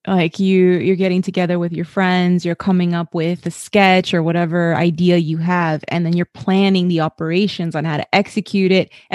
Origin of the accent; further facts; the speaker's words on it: Los Angeles, California, United States; I'm from Southern California, like at Los Angeles.